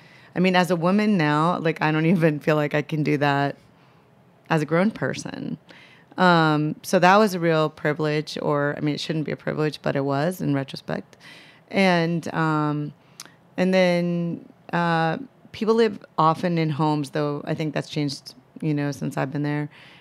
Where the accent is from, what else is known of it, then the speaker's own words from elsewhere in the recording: Minneapolis, Minnesota, United States; No, I grew up in Minneapolis.